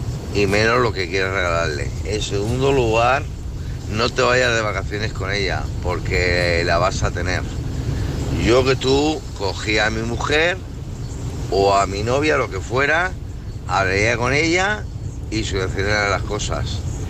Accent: Murcia, Region of Murcia, Spain; soy de Murcia

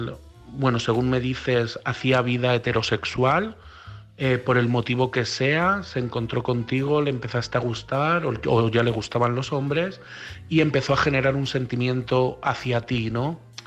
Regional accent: Madrid, Community of Madrid, Spain; de Madrid y me gustaría opinar

